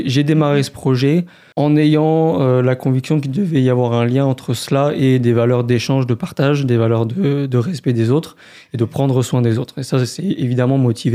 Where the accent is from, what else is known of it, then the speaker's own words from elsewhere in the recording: Strasbourg, Grand Est, France; also born or lived in Gers; j'ai 30 ans. Je suis d'origine de Strasbourg principalement, mais j'ai quand même un lien avec le Sud-Ouest parce que j'ai habité dans le Gers pendant quelques années à l'époque